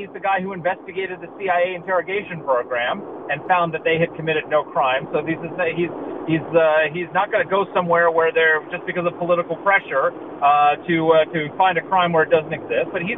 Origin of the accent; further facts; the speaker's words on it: New York City, New York, United States; I grew up in Rudy Giuliani's New York.